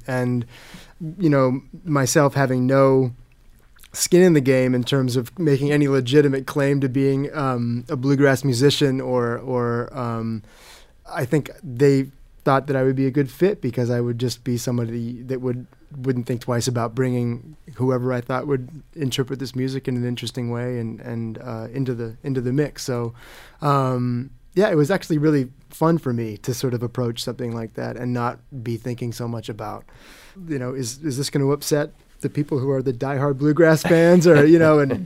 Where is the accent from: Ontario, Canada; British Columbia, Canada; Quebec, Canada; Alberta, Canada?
Ontario, Canada; Toronto; Somebody actually asked me that if I chose this song because I'm from Toronto. They said it must be a Canadian thing.